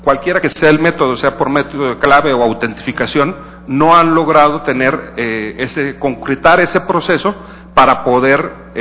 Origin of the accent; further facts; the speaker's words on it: Coahuila, Mexico; venimos del estado de Coahuila.